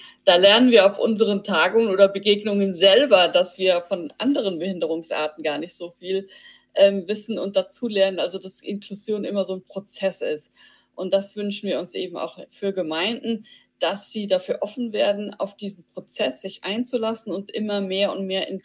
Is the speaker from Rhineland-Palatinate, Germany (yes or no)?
yes; Rhineland-Palatinate, Germany; born there; Ja, also geboren bin ich im Hunsrück.